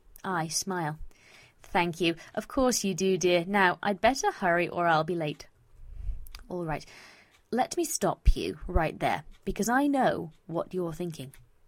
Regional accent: England, United Kingdom; I quite like to keep something resembling my real accent and not unleash my really poor acting skills upon the world. And as you can tell, yes, I'm English

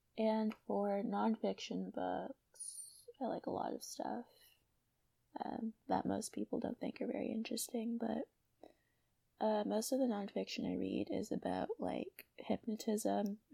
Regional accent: Canada; Where am I from? I'm from Canada.

